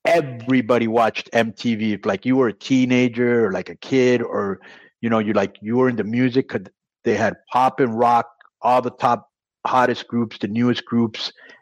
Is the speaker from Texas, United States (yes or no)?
yes; Texas, United States; You know, I'm from Texas, the Hispanic thing.